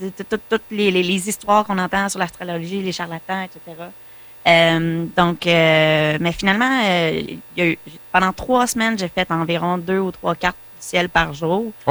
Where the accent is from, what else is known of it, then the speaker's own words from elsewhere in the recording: Nicolet, Quebec, Canada; born there; Oui, ben en fait, je suis née à Nicolet. Mon bureau est encore à Nicolet. Et sinon, je suis résidente de Saint-Wenceslas.